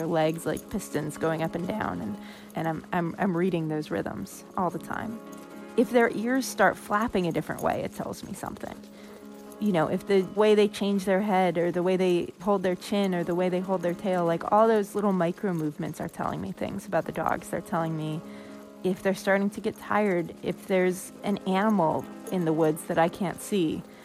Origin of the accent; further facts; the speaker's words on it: California, United States; I grew up in California, and I was always obsessed with sled dogs.